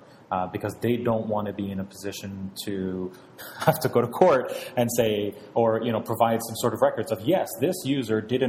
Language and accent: English; Canada; I'm a Canadian, I'm going to give you Canadian dollars for the Canadian service